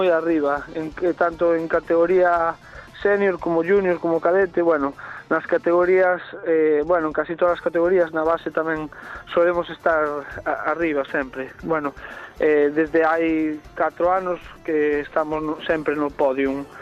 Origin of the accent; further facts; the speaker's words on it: Galicia, Spain; moitos dos membros da selección nacional eran, bueno, somos galegos.